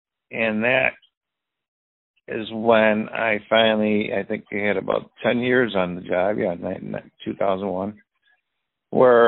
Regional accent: Buffalo, New York, United States; how embarrassed I was being from Buffalo, New York

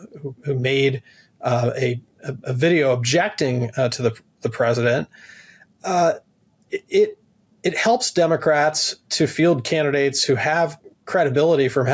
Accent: New Jersey, United States; It's actually my home district

